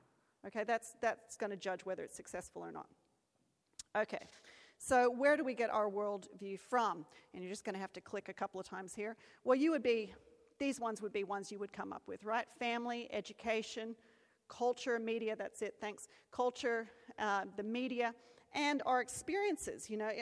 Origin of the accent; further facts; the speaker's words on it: Australia; I grew up here in Australia, and in my backyard, there was an orange tree.